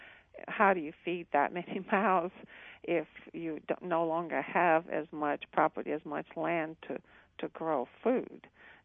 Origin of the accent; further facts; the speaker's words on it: Romania; English is a second language; I remember growing up in southern Romania, which my hometown was heavily industrial. We had about 7 refineries.